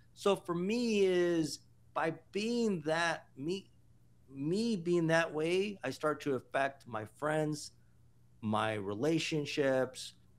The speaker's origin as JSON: {"language": "English", "country": "Mexico", "tie": "born or raised there", "said": "I grew up poor, I grew up in Mexico, and I didn't have a mentor"}